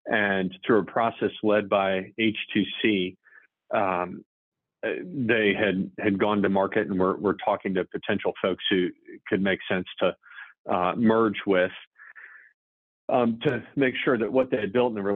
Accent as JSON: {"language": "English", "region": "Virginia", "country": "United States", "tie": "born or raised there", "also_born_or_lived": "Michigan", "said": "I am originally from Michigan, but for the most part have grown up in Virginia."}